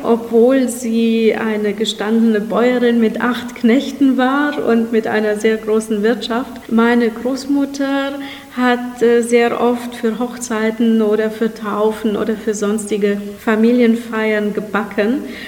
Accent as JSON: {"language": "German", "town": "Otzedorf", "region": "Timiș County", "country": "Romania", "tie": "born or raised there", "said": "ich habe versucht, die authentischen Rezepte meiner Heimatgemeinde Otzedorf darin zu sammeln"}